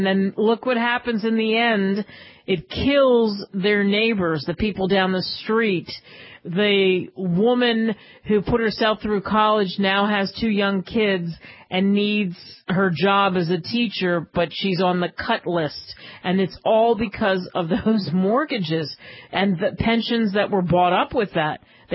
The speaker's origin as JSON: {"language": "English", "region": "New York", "country": "United States", "said": "That's right. I'm a New Yorker. What are you talking about? I live over the bridge."}